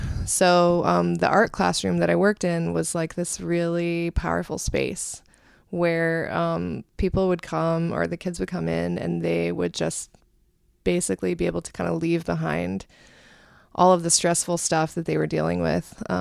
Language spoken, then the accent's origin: English; Cleveland, Ohio, United States; moved away as an adult; now in New York City, United States; I am the oldest child of eight. I grew up in the Cleveland area in Ohio and actually moved to New York City around 2003 when I came here for grad school.